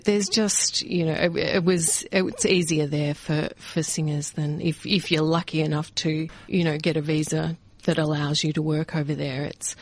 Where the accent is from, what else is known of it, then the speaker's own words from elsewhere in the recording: Morwell, Victoria, Australia; Well, I grew up in the Latrobe Valley in Morwell, actually, and then came to Melbourne